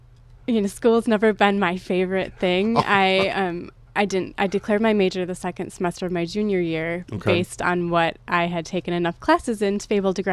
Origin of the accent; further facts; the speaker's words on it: Cross Plains, Wisconsin, United States; It was kind of, you know, a nice job, especially I'm from Cross Plains. There aren't a lot of fast food options